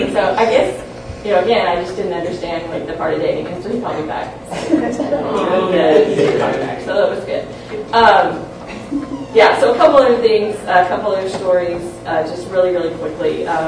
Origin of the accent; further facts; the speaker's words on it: Kentucky, United States; I found out he's from Kentucky, I grew up in Kentucky, he had three kids, I had three kids.